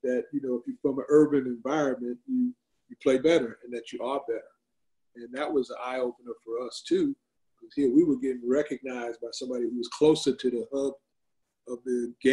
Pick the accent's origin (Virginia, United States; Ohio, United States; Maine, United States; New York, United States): New York, United States; Brooklyn, we're not from Brooklyn, we're from Long Island.